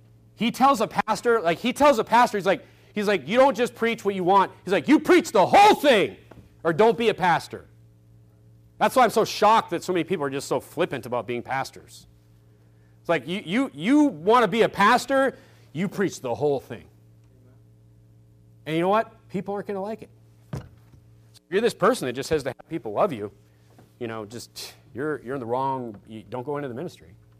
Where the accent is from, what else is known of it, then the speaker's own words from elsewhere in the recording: United States; You know, as an American, you need to kind of understand this, okay?